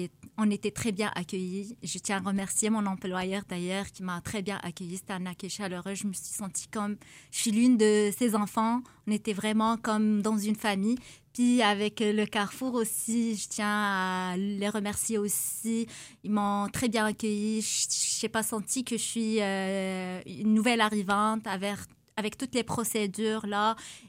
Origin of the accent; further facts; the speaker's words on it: Casablanca, Casablanca-Settat, Morocco; also born or lived in Marrakech; Moi, je suis originaire du Maroc, plus précisément Casablanca, c'est ma ville natale. J'ai vécu dans une autre ville après mon mariage, c'est Marrakech. C'est la plus ville touristique, la plus grande ville touristique au Maroc.